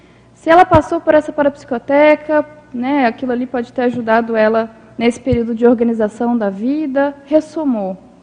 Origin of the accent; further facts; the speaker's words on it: Belo Horizonte, Minas Gerais, Brazil; moved away as an adult; now in Foz do Iguaçu, Brazil; eu não sou de Foz do Iguaçu, eu sou natural de Belo Horizonte, Minas Gerais, e quando eu me mudei para Foz, né, no final, eu me mudei em 2019